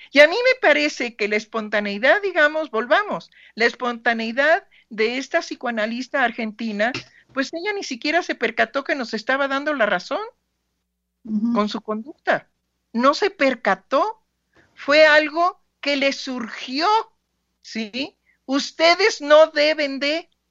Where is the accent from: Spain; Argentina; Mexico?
Mexico; Pues yo soy psicoanalista mexicana.